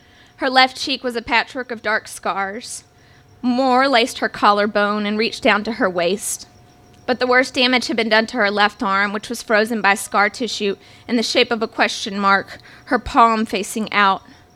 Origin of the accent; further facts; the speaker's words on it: Bible Belt, United States; I was raised Catholic in the Bible Belt, after all